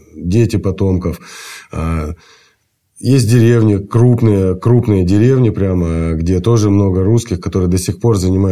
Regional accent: Siberia, Russia; Ну, а мы гордимся своим компотом. У нас там просто 4-5 крови, у всех по-разному.

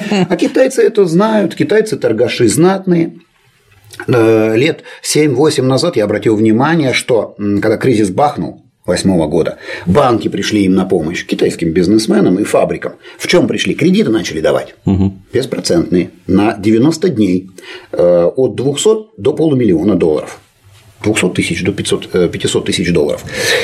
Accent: Russia; Мы из России, нет, мы не делаем дешевое

